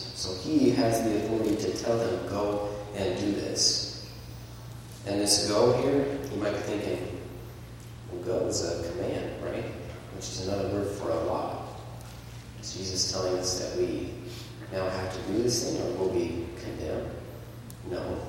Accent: United States; I have a tendency to be very pragmatic, perhaps because I am American.

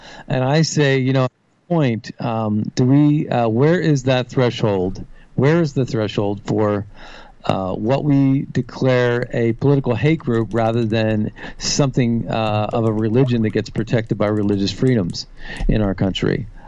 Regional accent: New York, United States; I'm in New York. You know, I'm from New York. I lived in New York.

